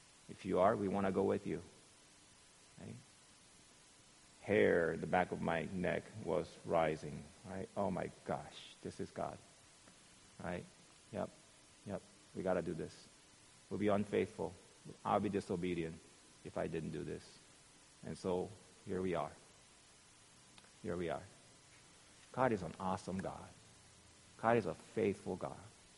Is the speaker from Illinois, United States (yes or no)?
no; Virginia, United States; So I told you that I came from Virginia, and I had been a youth pastor at one church for more than 10 years